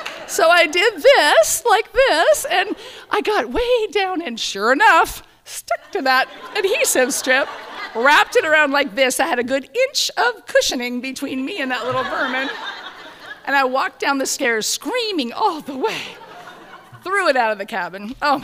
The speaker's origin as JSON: {"language": "English", "town": "Palmer", "region": "Alaska", "country": "United States", "tie": "born or raised there", "said": "I was born and raised in Palmer up on Lazy Mountain"}